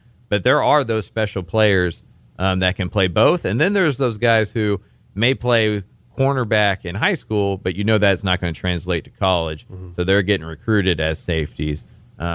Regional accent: Houston, Texas, United States; also born or lived in Austin; So I was born in Austin, but I moved to Houston. I lived there between the ages of 4 and 13. So Houston is near and dear to my heart. I consider myself a Houstonian.

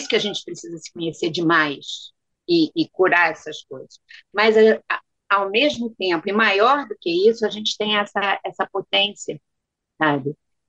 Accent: Rio de Janeiro, Brazil; born there; porque meu pai era maranhense, minha mãe era gaúcha, e eu nasci aqui no Rio e eles moravam aqui no Rio. Meu pai tinha saído do Maranhão muito tempo, muitos anos antes

